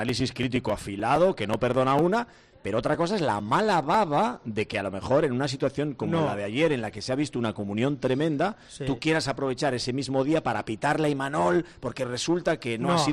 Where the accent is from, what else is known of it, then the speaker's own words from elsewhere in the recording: Galicia, Spain; A mí, como sabes, soy gallego